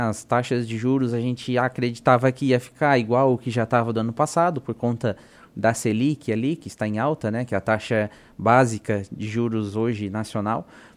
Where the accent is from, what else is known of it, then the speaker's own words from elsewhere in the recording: Jaguaruna, Santa Catarina, Brazil; eu venho de Jaguaruna, né?